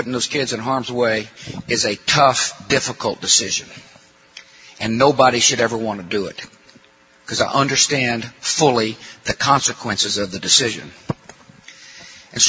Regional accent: Midland, Texas, United States; growing up in Midland, Texas, we all felt pretty secure as a kid

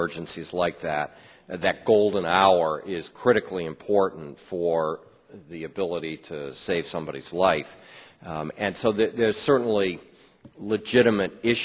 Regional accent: New Hampshire, United States; When I first got involved in this issue in my home state of New Hampshire in the Manchester VA

